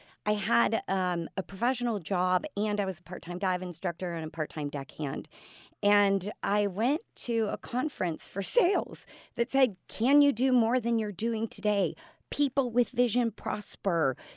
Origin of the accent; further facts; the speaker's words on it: Chicago, Illinois, United States; born and raised in Chicago, Lake Michigan was my ocean, you know, like Lake Michigan, the Great Lakes. That's what I swam in the summer.